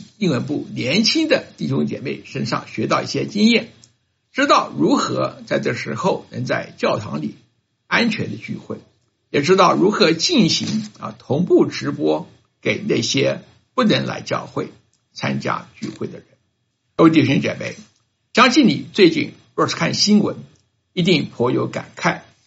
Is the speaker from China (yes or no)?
no; Taiwan; born there; 我们生在上个世纪50年代台湾的人是很幸运的一代，我们没有经过对日抗战时逃难的辛苦，也是因为不是生在大陆就避开了文化大革命及之前的各种运动。